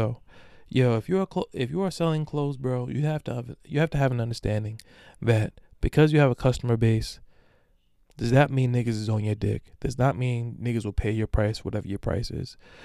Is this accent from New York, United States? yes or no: yes; Amityville, New York, United States; because I'm from Amityville, New York, I cannot be rocked to sleep.